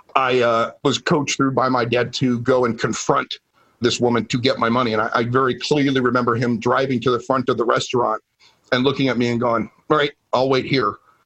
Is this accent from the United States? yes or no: yes; New Jersey, United States; Like I said, I grew up outside New York City in New Jersey